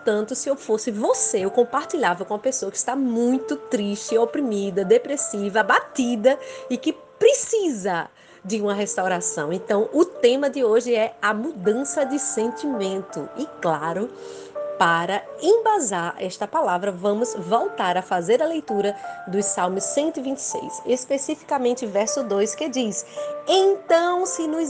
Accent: Rio Grande do Norte, Brazil; sou do Rio Grande do Norte, Brasil

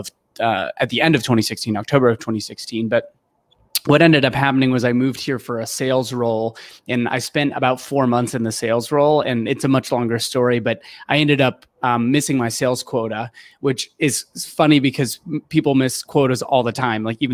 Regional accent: Ohio, United States; now in California, United States; that's why I moved from Ohio, where I'm from and where I went to school, to California, was to work at a startup because that was cool and sexy.

